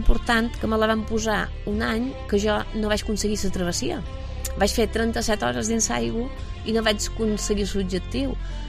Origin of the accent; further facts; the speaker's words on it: Balearic Islands, Spain; Som de Menorca, que té les seues coses bones i les seues coses dolentes.